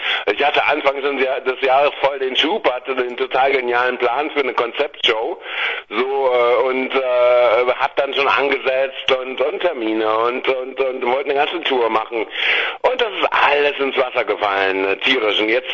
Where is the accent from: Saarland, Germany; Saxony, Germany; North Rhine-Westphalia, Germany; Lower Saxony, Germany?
North Rhine-Westphalia, Germany; Bonn; born there; ich bin echt in der Hauptstadt geboren, was auch nicht mehr viele wissen. Die sagen dann Berlin. Ich sage so, ey, Alter, was für ein Reichsbürger bist du? Bonn!